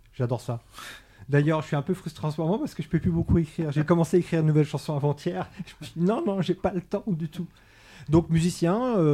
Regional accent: Soissons, Hauts-de-France, France; Oui, je suis de Soissons aussi. Je vis à Soissons depuis pas mal d'années.

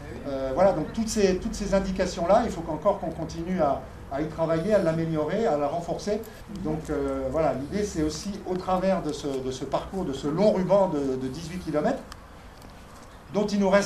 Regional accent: Grand Est, France; Moi, je viens de la Marne

